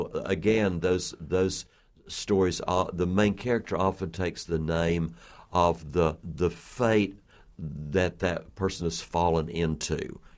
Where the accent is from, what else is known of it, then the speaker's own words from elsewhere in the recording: Appalachia, United States; Yeah, we have four tellers here this weekend, and I'm from the Appalachians.